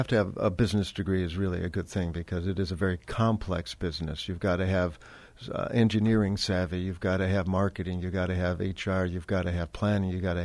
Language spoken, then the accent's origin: English; Milwaukee, Wisconsin, United States; I grew up in Milwaukee. I used to play basketball and see the jets go by. We live near to the airport.